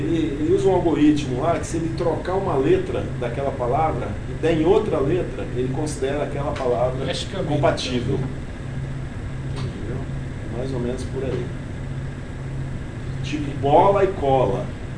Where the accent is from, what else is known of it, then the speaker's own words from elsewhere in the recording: Amazonas, Brazil; porque eu sou do Amazonas, tá? Do Amazonas aqui